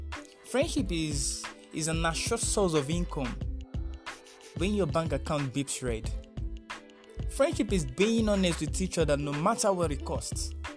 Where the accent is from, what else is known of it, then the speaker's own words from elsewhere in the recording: Nigeria; I'm a Nigerian podcasting away from home.